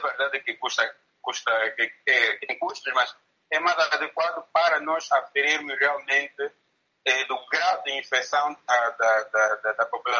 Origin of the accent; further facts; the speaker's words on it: Angola; eu também falo da província de Luís, de onde sou natural